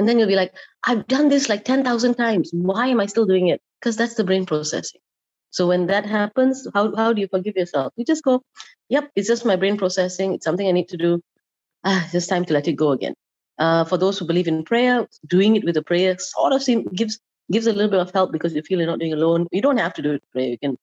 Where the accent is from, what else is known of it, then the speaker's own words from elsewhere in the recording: Malaysia; I love being Malaysian, why I'm still in Malaysia